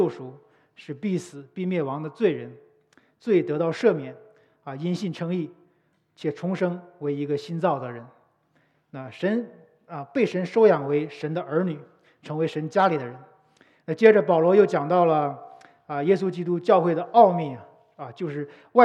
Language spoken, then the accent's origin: Chinese; China; 我们中国人的新年都是装饰用福字。